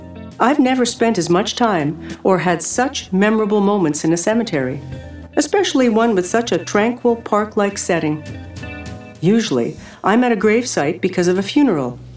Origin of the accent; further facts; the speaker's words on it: Canada; When I said I came from Canada